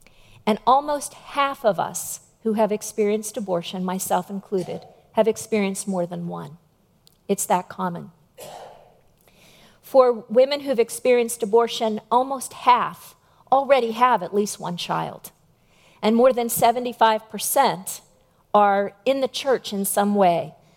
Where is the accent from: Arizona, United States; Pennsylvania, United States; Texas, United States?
Pennsylvania, United States; Pittsburgh; moved away as an adult; Bill and I moved here from Pittsburgh 2.5 years ago, so I hope you won't hold that against me. But what I will tell you is that we absolutely love it here. Bill returned home to Virginia, and for me, it's the first time I've ever lived anywhere but Pittsburgh.